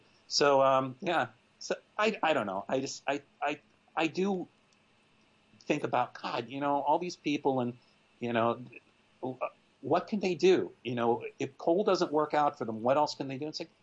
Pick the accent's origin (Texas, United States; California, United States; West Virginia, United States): West Virginia, United States; there tends to be a thing of within the people of my home state of like expecting the world to come to them instead of reaching out to what else is out there in the world